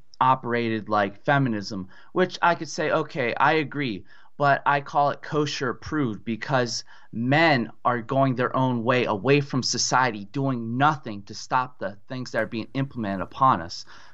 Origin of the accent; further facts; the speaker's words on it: Florida, United States; like in my old area, I come from Pasco County, and back then it used to be like all whites.